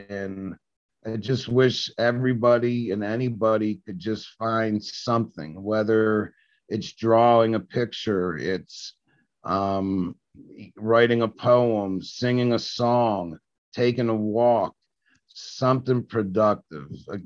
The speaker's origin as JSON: {"language": "English", "town": "Washington", "region": "District of Columbia", "country": "United States", "tie": "born or raised there", "said": "I grew up in Southeast DC. I didn't get out of the ninth grade before they finally just said, hey, we want them out of schools."}